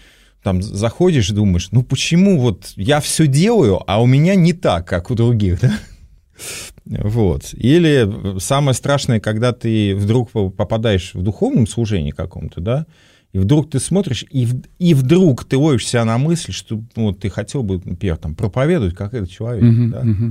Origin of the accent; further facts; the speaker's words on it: Vladimir Oblast, Russia; Вот я там из Владимирской области, а тут успешные ребята.